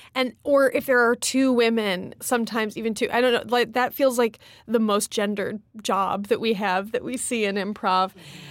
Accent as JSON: {"language": "English", "region": "Midwest", "country": "United States", "tie": "born or raised there", "said": "I grew up in the Midwest, oldest to two younger brothers."}